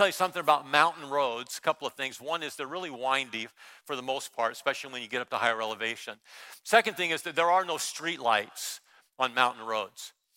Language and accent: English; California, United States; I grew up in Southern California. The mountains were about 40 minutes away. The beach was about 30 minutes away.